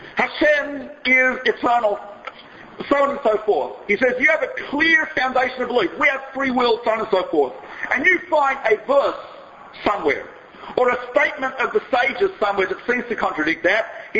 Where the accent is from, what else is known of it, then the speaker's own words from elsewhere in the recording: Melbourne, Victoria, Australia; My wife is from Philadelphia, I'm from Australia. I'm from Melbourne, Australia, she's from Philadelphia.